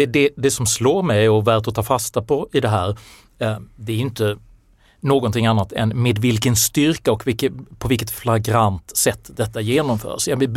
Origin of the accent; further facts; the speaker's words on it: Skåne, Sweden; nu när vi är skåningar här i studion